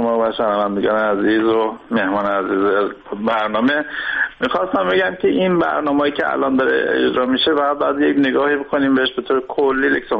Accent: Iran; ما هم که خودمون از ایران هستیم میدونیم

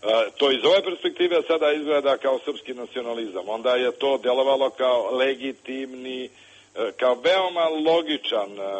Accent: Herzegovina, Bosnia & Herzegovina; a odrastao sam u Hercegovini. Ja sam kao dete često u mom selu čitao jednu istu pesmu

